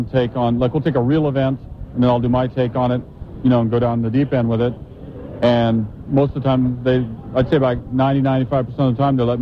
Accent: Seattle, Washington, United States; No, I'm from Seattle, but I went to school in UNLV.

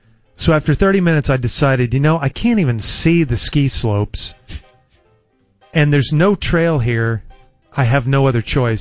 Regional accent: Dallas, Texas, United States; And I said, no, sir, I'm from Dallas, and I'm lost, and I'm dehydrated.

